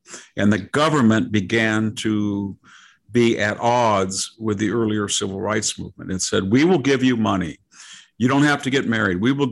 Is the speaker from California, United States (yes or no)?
yes; California, United States; I grew up in California.